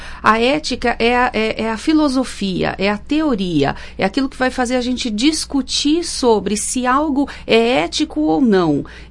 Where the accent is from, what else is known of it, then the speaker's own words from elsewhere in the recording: São Paulo, Brazil; also born or lived in London / Rio de Janeiro; Eu sou paulista, morei lá toda a minha vida, a não ser uma parte que eu morei 2 anos em Londres, mas toda a minha vida em São Paulo, os últimos 7 anos que eu fiquei no Rio de Janeiro